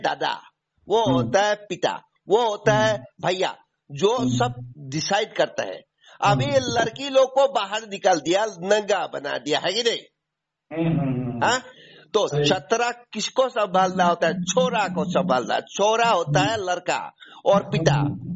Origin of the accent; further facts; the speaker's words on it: Assam, India; में आसाम का रहने वाला हूँ, ईशान कोन वाला।